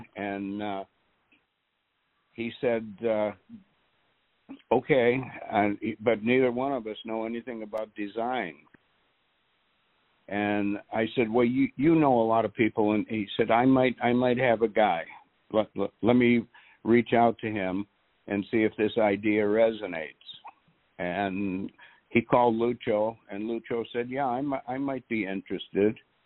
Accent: Minnesota, United States; I'm also from Minnesota

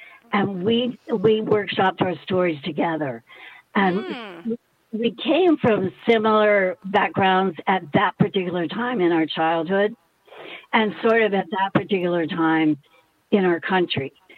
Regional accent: Mississippi, United States; Was when I grew up in Mississippi on the Gulf Coast, I was younger, like 7, 8, and 9 maybe.

